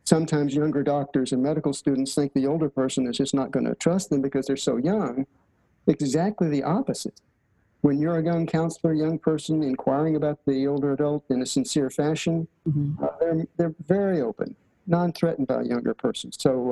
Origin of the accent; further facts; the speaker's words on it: Texas, United States; That's the reason I preface with, I'm from Texas, where are you from?